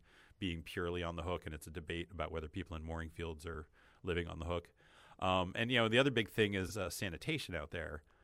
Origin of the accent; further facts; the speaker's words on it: New Jersey, United States; I grew up in New Jersey and went to a lot of punk shows, so it kind of feels like home to me.